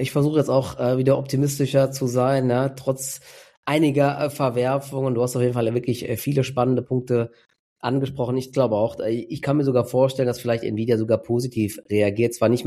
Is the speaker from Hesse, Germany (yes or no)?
yes; Dietzenbach, Hesse, Germany; Selbst in meiner Heimatstadt baut Google ein riesiges Rechenzentrum jetzt hier in Dietzenbach